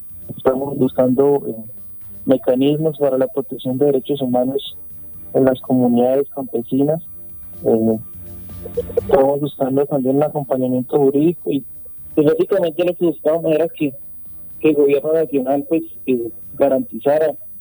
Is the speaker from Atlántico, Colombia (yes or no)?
no; Meta, Colombia; yo no soy de Colinas. Yo soy de la vereda, yo soy del Guayabero, concretamente.